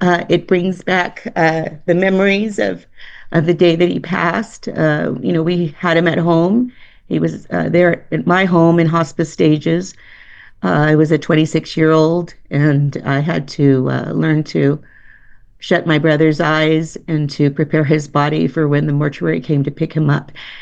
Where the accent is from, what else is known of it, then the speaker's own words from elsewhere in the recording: Shafter, California, United States; And, you know, we grew up in Shafter and graduated from Shafter High.